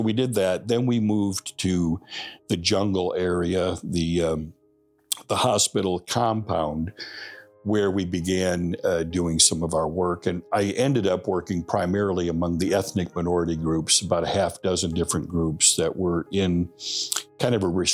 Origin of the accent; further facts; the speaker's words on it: Michigan, United States; For me, I'm born and raised in Michigan, and say I never really had been overseas.